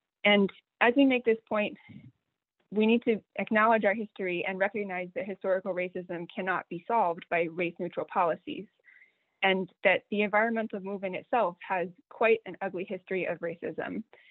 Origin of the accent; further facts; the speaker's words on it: California, United States; Well, I say our because I'm a Californian